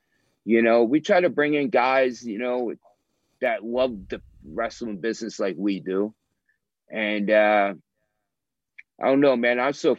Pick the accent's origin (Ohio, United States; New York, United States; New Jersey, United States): New Jersey, United States; National Park; And listen, I'm from National Park, New Jersey. I'm proud of where I'm from. All my friends and my people still live there with their families.